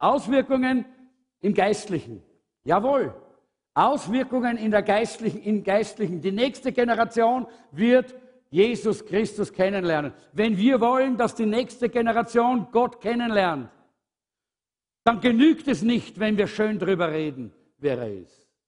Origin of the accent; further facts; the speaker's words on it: Austria; wir sind halt Österreicher und Österreich-Umgebung.